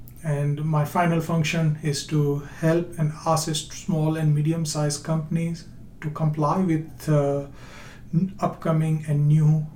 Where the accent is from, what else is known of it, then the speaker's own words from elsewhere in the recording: India; now in United States; I'm originally from India. I received my bachelor's and master's degree in food biotechnology in India, and then from there came to Louisiana State University for my PhD.